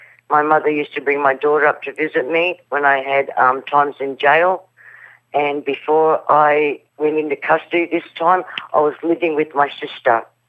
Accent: Australia; I don't speak the language. I was raised here as an Australian.

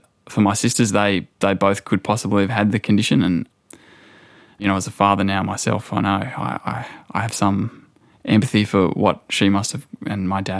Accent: Toowoomba, Queensland, Australia; moved away as an adult; also born or lived in Sydney; So I was 18 when that happened, and I moved down to Sydney from Toowoomba and lived in a share house in Redfern with my older sister and some other flatmates.

